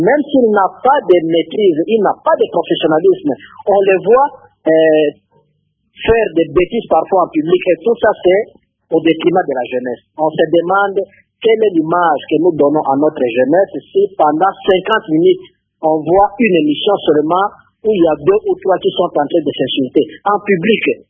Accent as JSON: {"language": "French", "country": "DR Congo", "said": "chez nous, en République démocratique du Congo"}